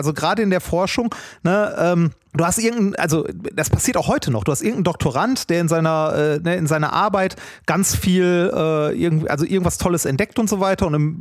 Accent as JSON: {"language": "German", "town": "Essen", "region": "North Rhine-Westphalia", "country": "Germany", "said": "Ja, ich komme aus Essen"}